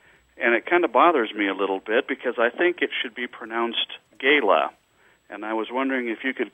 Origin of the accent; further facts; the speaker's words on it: Nebraska, United States; now in Texas, United States; I grew up in Nebraska, mm-hmm. and as far as I know, that's the only pronunciation I've ever heard up there. But now that I've moved down to Texas, I hear gala quite frequently.